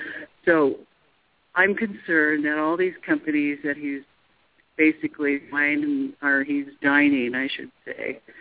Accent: Oak Springs, Arizona, United States; I am originally from Oak Springs.

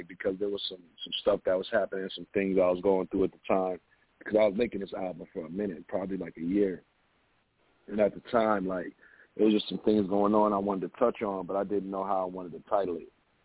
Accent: Port Huron, Michigan, United States; I mean, you know, I grew up in Port Huron. Port Huron is about an hour away from Detroit.

